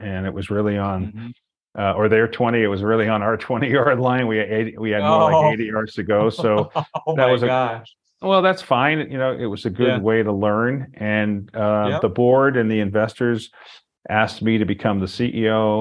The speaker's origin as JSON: {"language": "English", "region": "New England", "country": "United States", "said": "And I'm from New England originally, and there was a time when the greater Boston area was considered the mecca of tech before even Silicon Valley."}